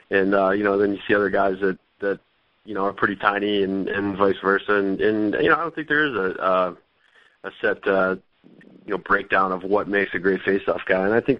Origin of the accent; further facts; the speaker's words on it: Cleveland, Ohio, United States; that's just kind of the nature of, you know, growing up in Cleveland, Ohio back